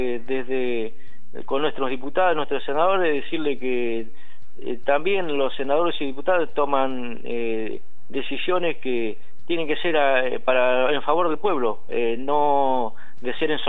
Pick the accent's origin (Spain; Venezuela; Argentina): Argentina; reindustrializar Argentina, porque volvería el trabajo formal, el que siempre nos marcó como argentino